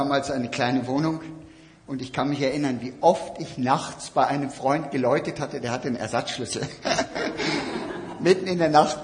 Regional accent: Lower Saxony, Germany; Wenn meine Kinder und meine Frau heimkommen zu mir nach Norddeutschland, ich komme aus der Lüneburger Heide

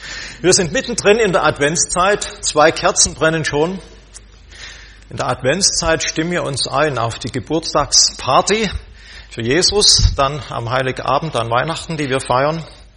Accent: Saxony, Germany; now in Efringen-Kirchen, Germany; Ich wohne in Ekringen und wir sind auch sehr gerne in dieser Gegend hier. Ich komme übrigens auch aus Sachsen, wie man wahrscheinlich hört oder heraushören wird.

